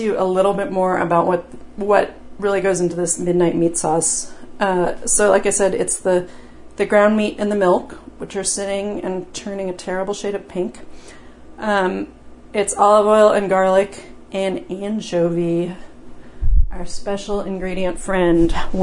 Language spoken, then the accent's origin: English; New Mexico, United States; And when I grew up in New Mexico, which is high elevation